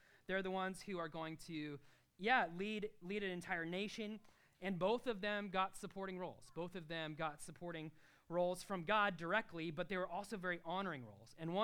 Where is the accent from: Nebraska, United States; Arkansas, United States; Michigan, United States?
Nebraska, United States; now in New York, United States; Several years ago, we moved from Nebraska. Where's my son? He's wearing like a big Nebraska hoodie right now. We stopped hiding it. We're from the Midwest. I'm not going to pretend like I'm a native New Yorker.